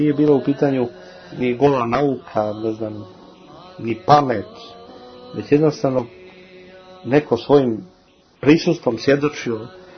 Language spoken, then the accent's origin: Serbian; Belgrade, Serbia; ja sam odrastao pored Saborne crkve u Beogradu